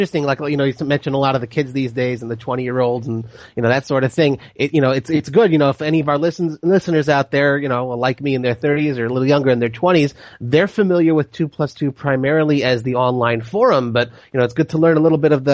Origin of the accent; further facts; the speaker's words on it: Los Angeles, California, United States; I'm originally from Los Angeles, and I'll tell you, yes, the traffic is still just as bad, if not worse.